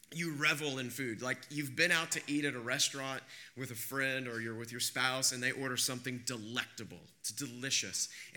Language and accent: English; Kansas, United States; I grew up in Kansas, and the Kansas City Royals were my team.